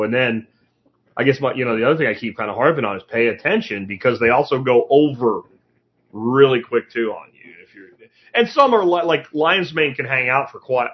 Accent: Pennsylvania, United States; and where I grew up in Pennsylvania, there's a bar, every corner has a bar in town, right?

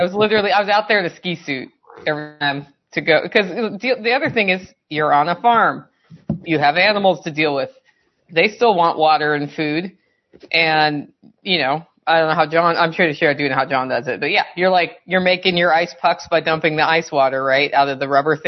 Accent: Portland, Oregon, United States; So I'm from Portland, Oregon, where we get ice.

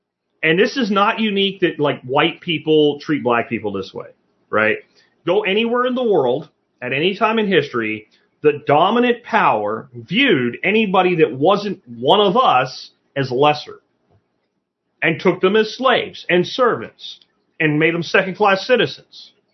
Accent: Pennsylvania, United States; these Irish roots in America go back way, way back to like the time of like the Molly Maguires, where I grew up in Pennsylvania, about that.

